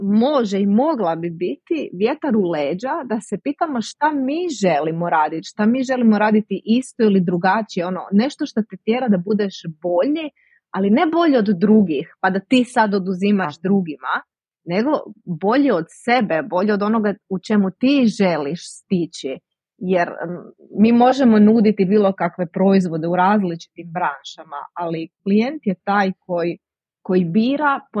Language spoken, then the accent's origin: Croatian; Istria County, Croatia; netko je kao ja iz Istre, a netko drugi iz Dalmacije, netko drugi iz Zagreba